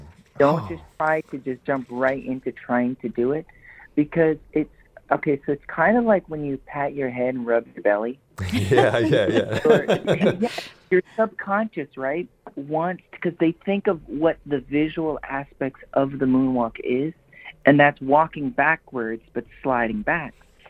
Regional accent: Woonsocket, Rhode Island, United States; now in Branson, United States; Well, I'm originally from Woonsocket, Rhode Island, but I currently live in Branson, Missouri.

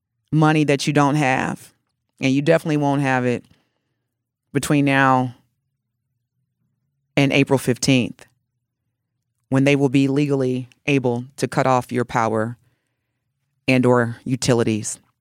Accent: United States; born there; then that means … wouldn't really be an American, even though I was born on America. But because my mother's an immigrant, then I'm not American.

